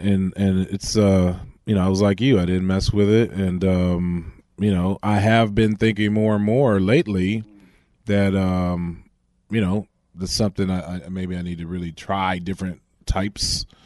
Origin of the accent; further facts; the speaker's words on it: Berkeley, California, United States; You know, I'm from Berkeley, California